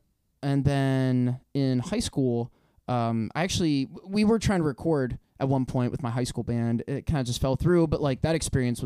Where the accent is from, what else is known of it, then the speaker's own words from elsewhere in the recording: Youngstown, Ohio, United States; you know, I'm from Youngstown originally, and, you know, those guys are from Youngstown.